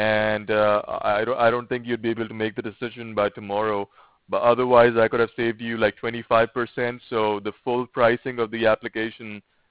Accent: Ireland; now in United States; I come from Ireland, but I've been in the USA for

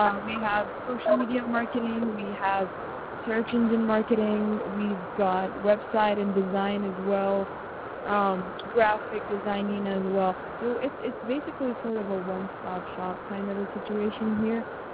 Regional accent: Texas, United States; Oh, I'm actually originally from Texas.

